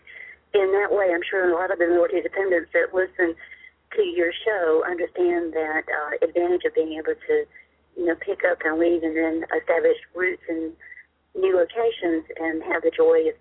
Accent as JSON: {"language": "English", "region": "Georgia", "country": "United States", "also_born_or_lived": "California / New Jersey", "said": "Well, I'm originally from Georgia, and I'm a dependent, military dependent."}